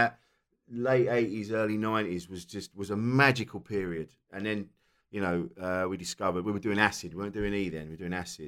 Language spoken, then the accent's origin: English; Alpington, South East England, United Kingdom; also born or lived in Kent; Growing up, I grew up in Alpington in Kent, so not far from Bromley